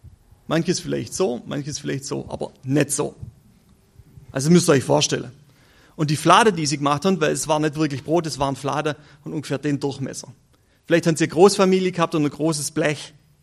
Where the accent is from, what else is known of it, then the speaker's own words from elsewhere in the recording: Switzerland; Bei uns in der Schweiz sieht es so aus im Moment.